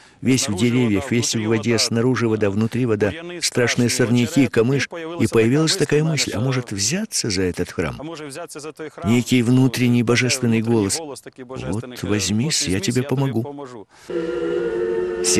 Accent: Gusintsy, Russia; Я коренной житель села Гусинцы. Родился в 1946 году. Ходил в школу, здесь школа была. Катался на горе здесь, вырос здесь.

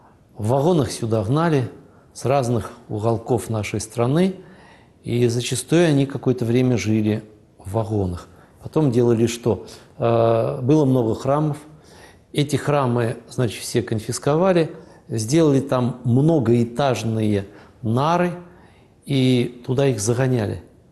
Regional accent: Voronezh, Voronezh Oblast, Russia; Я из центральной части России, я воронежец, да. А у нас по-другому.

